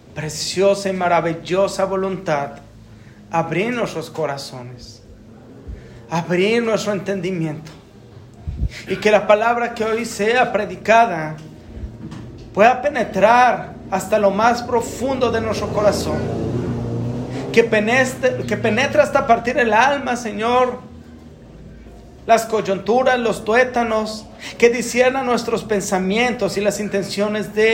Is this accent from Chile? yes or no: no; Mexico; nosotros como equipo que venimos de México.